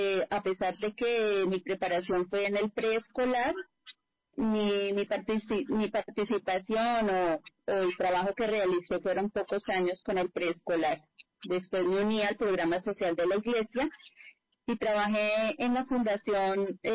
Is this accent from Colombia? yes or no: yes; La Mesa, Cundinamarca, Colombia; born there; Nací en la mesa con Dinamarca, adoro mi pueblito, calientico y delicioso como tal.